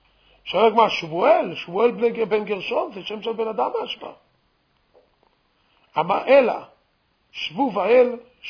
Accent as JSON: {"language": "Hebrew", "town": "Jerusalem", "region": "Jerusalem District", "country": "Israel", "tie": "born or raised there", "said": "אנחנו גדלנו בירושלים. היה שפה של מחנה יהודה. היה דבר כזה, היה שפה של מוסררה."}